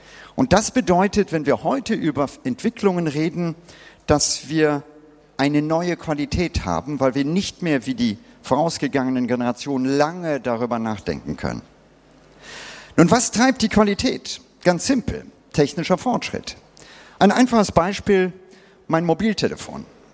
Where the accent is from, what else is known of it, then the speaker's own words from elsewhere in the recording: Bangalore, Karnataka, India; Und ich bin selber als Kind in Indien aufgewachsen. Ja? Das Indien meiner Kindheit, Südindien, Bangalore, war dunkel.